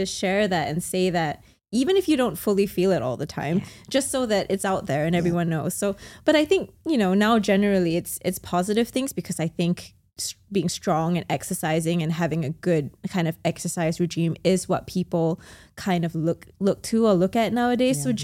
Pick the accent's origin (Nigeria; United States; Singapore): Singapore; growing up, like when I grew up here in Singapore, everybody was just no carbs